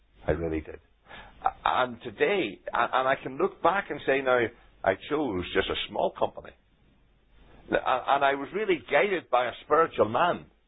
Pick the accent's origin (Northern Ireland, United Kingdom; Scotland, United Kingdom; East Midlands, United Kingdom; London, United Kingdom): Northern Ireland, United Kingdom; moved away as an adult; now in England; When we moved from Northern Ireland to England with my job